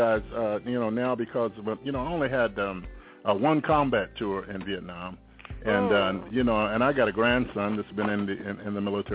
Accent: Savannah, Georgia, United States; Okay. I'm originally from Savannah, Georgia.

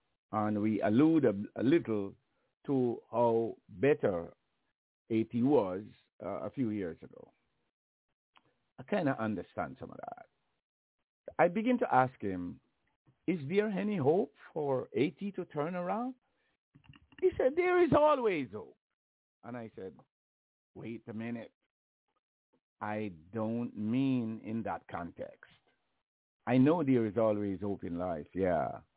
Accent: Jamaica; I always tell the story that I grew up in Jamaica

